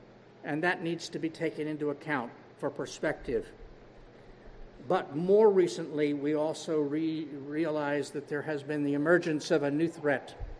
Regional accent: Montclair, New Jersey, United States; I'm over 70 years old. I grew up in Montclair, New Jersey, outside of New York City.

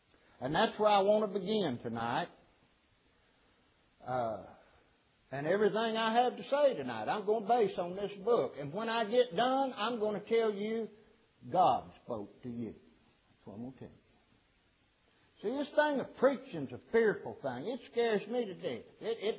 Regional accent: United States; And we grew up here in the United States with all these freedoms

